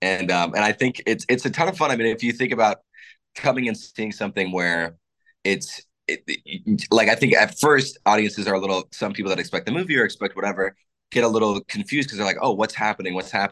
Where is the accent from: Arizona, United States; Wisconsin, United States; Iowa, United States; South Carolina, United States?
Arizona, United States; I'm from Arizona, so I saw it on stage first at a theater there.